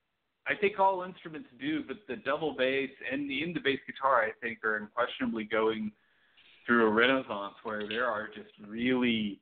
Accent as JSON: {"language": "English", "town": "Atlanta", "region": "Georgia", "country": "United States", "tie": "born or raised there", "said": "I grew up outside Atlanta, so at that time Fox 97.1 played music from the 50s and 60s."}